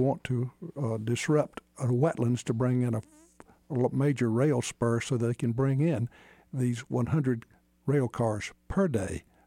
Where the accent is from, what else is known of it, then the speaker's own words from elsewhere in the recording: Georgia, United States; born there; now in Athens, United States; I'm from Wayne County in Southeast Georgia. I own the newspaper there, but I live in Athens, and I'm in Wayne County often. That's where I was born, and that's where my heart always is, wherever I am.